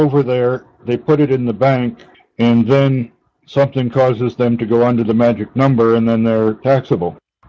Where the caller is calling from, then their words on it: Boston, Massachusetts, United States; Well, I'm calling from the Boston area.